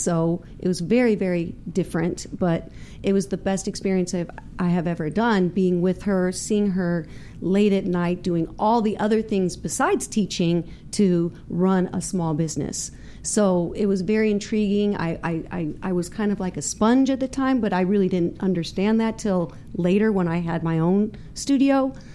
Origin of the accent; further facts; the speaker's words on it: St. Louis, Missouri, United States; born there; I was born in St. Louis, Missouri, in the Midwest.